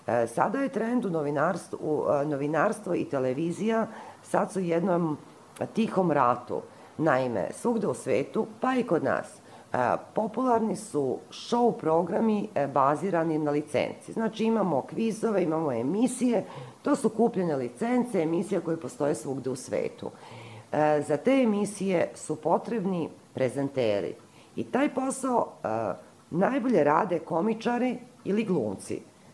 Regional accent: Podgorica, Montenegro; also born or lived in Osijek / Našice / Trebinje; now in Belgrade, Serbia; pa smo posle toga živjeli u Trebinju, pa posle Trebinja u Podgorici, tamo sam završila gimnaziju, onda sam došla u Beograd, pa sam u Beogradu živjela 2 godine, pa sam živjela u Londonu

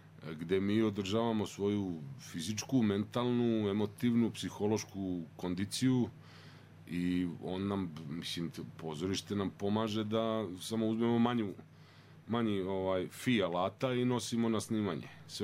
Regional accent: Berane, Berane Municipality, Montenegro; born there; ja sam iz Berana poreklom, dole sam rođen, provodio sam leta i zime kod bake u Crnoj Gori, tamo na severu.

